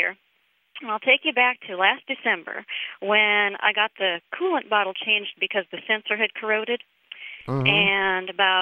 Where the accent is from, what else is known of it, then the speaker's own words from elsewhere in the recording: Madison, Wisconsin, United States; now in Austin, United States; Madison, Wisconsin.